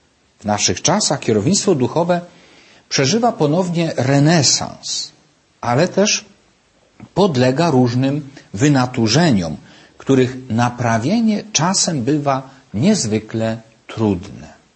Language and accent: Polish; Wielowieś, Subcarpathian Voivodeship, Poland; w parafii Wielowieś pod Tarnobrzegiem w diecezji sandomierskiej, skąd pochodzę.